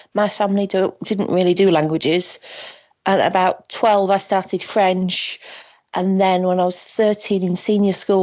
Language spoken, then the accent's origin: English; Northern England, United Kingdom; I'm from Northern England, so it's a different setup.